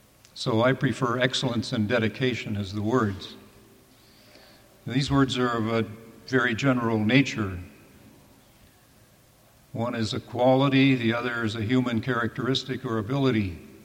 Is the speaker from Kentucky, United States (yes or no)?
no; Tucson, Arizona, United States; I'm an architect from Tucson